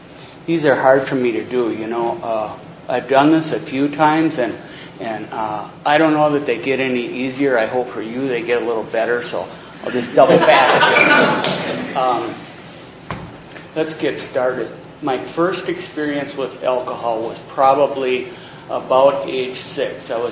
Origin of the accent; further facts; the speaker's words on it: Chippewa Falls, Wisconsin, United States; I grew up in Chippewa Falls, a small town north of Madison, about 3.5 hours.